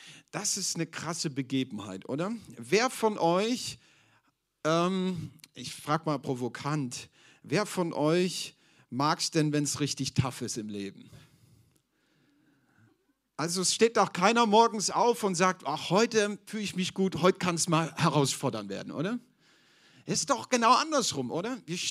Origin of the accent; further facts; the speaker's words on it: Dresden, Saxony, Germany; born there; Ich bin 40 Jahre alt, bin ursprünglich in Dresden geboren, bin gebürtiger Ossi, lebe aber seit vielen Jahren in der Nähe von Frankfurt am Main